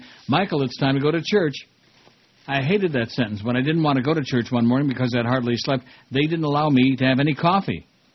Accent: Poland; They wanted me to help them set up a fundamentalist Baptist church in my home country of Poland.

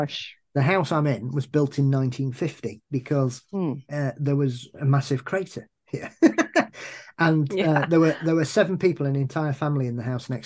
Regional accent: England, United Kingdom; things that 6 and 7 year olds growing up in England at that time probably weren't exposed to a lot

